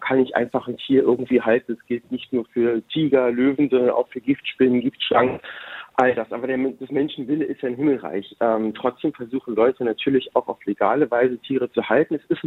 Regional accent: Berlin, Germany; ich bin in Berlin groß geworden

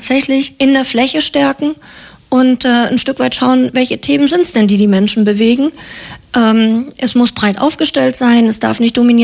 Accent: Flensburg, Schleswig-Holstein, Germany; wir stammen beide aus Flensburg

